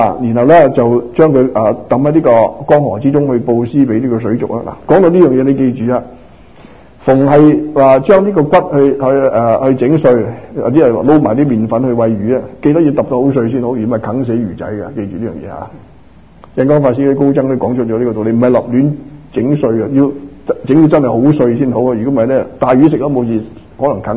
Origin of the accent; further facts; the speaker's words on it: Macau; born there; 我喺即係我出世嘅時間喺澳門出世